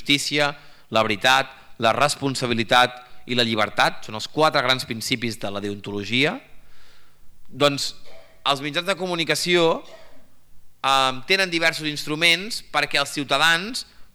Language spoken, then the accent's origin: Catalan; Badalona, Catalonia, Spain; és conciutadà meu, jo soc badaloní com ell.